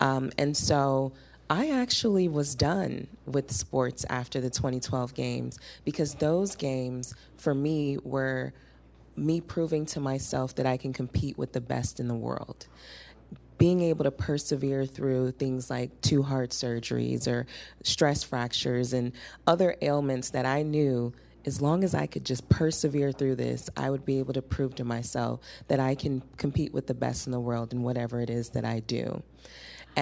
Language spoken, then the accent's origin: English; Chicago, Illinois, United States; now in Houston, United States; I am a first-generation Nigerian here in the U.S., born and raised in Chicago, but been in Houston for about 15 years now.